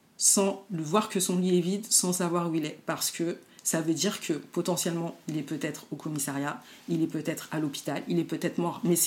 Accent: Trappes, Île-de-France, France; born there; en fait, je suis née à Trappes, dans les Yvelines, donc l'hiver, je connais comme toi

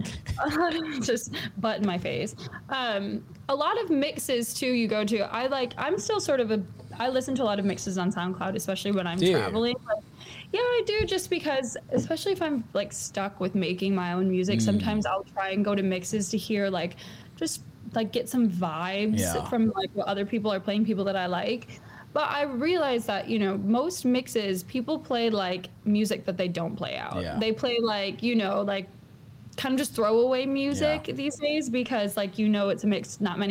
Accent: United States; because I'm married to another DJ, because I'm American, I feel like so much is against me already.

